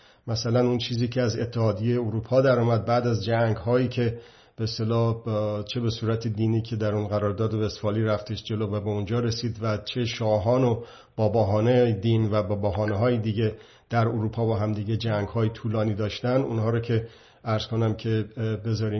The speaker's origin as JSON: {"language": "Persian", "country": "Iran", "said": "پس ما که ایرانی هستیم"}